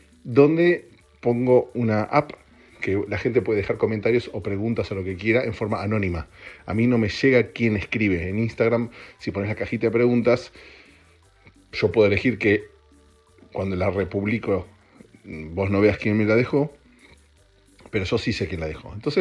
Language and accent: Spanish; Argentina; moved away; El podcast lo empecé cuando me mudé de Argentina acá y me encontré realmente solo.